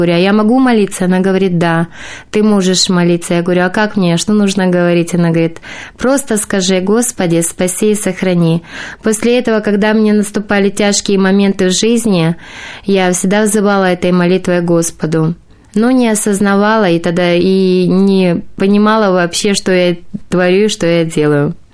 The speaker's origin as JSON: {"language": "Russian", "town": "Chunzha", "region": "Almaty Region", "country": "Kazakhstan", "tie": "born or raised there", "said": "Сама я родом из Казахстана, с Алматинской области, с Уйгурского района, села Чунжи."}